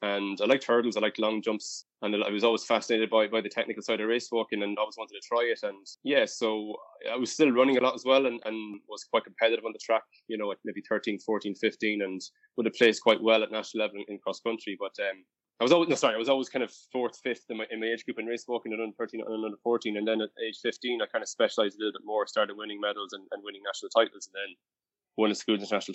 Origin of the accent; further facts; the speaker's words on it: Ballinamore, Connacht, Ireland; My dad moved to my hometown, Ballinamore, in 1964, and he was a teacher.